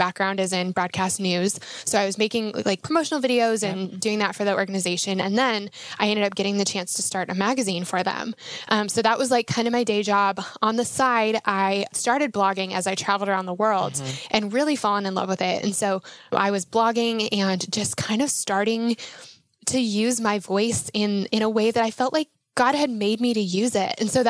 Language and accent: English; Denver, Colorado, United States; I am from Denver, Colorado originally.